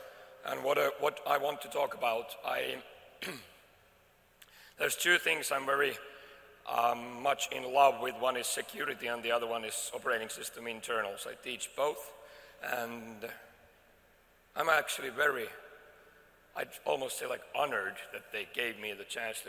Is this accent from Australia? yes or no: no; Finland; English is a second language; I'm from Finland.